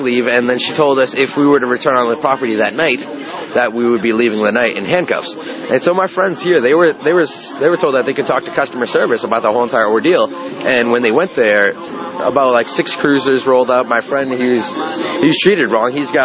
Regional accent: Massachusetts, United States; I'm here from Massachusetts, like, visiting.

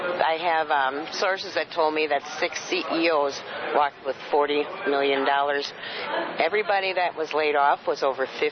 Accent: North Port, Florida, United States; I am from Northport, Florida.

